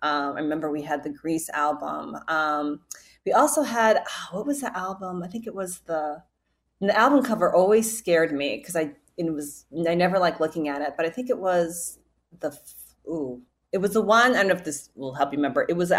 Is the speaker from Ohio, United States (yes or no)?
yes; Shaker Heights, Ohio, United States; I'm born and raised in Cleveland, Ohio, in a suburb, actually, I should say, Shaker Heights.